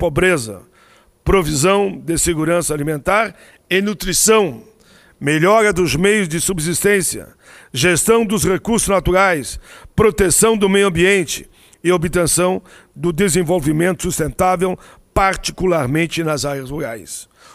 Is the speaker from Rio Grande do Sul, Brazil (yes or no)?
yes; Caxias do Sul, Rio Grande do Sul, Brazil; lá da minha cidade, Caxias do Sul